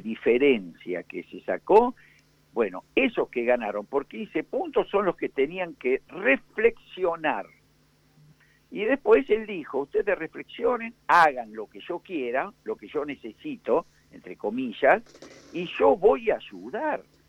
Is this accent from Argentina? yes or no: yes; Argentina; se lo pedimos de verdad como argentinos